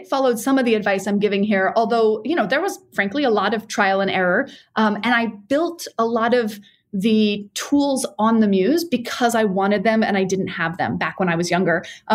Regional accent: DC area, United States; also born or lived in Texas; So I was born in Texas, actually, but we moved to the DC area when I was like 12.

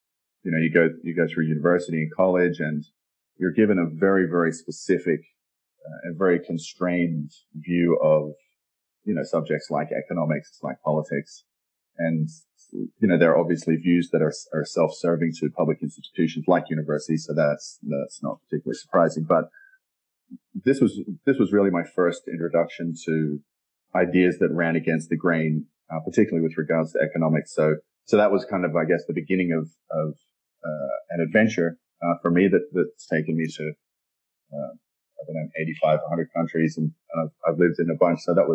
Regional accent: Australia; accent: Australian; moved away; My accent is Australian. It's a little buried from having spent so much time abroad. But I first moved from Australia.

